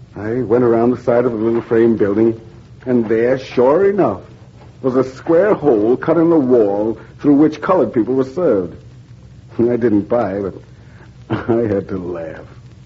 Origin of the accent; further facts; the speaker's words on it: Kansas, United States; You see, I grew up in Kansas, so the absurdities of Southern Jim Crow were new to me at that time and unbelievably quaint.